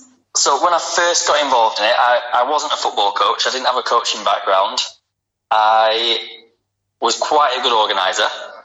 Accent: England, United Kingdom; also born or lived in Malta / Spain / Scotland; now in Malaysia; So yeah, I'm an English futsal coach, currently working in Malaysia.

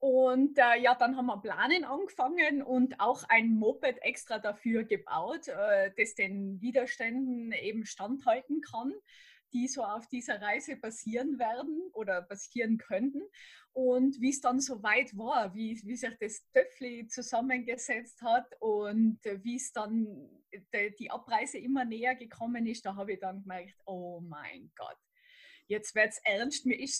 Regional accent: Innsbruck, Tyrol, Austria; von Innsbruck, von meiner Heimat, bis nach Sizilien fahren

